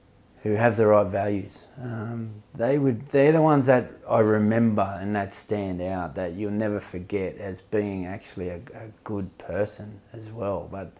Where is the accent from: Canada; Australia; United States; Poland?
Australia; Obviously, I'm an Aussie